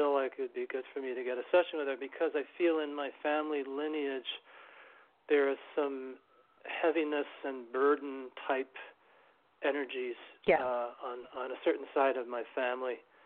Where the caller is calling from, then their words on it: New York City, New York, United States; I'm from New York City, or living in New York City.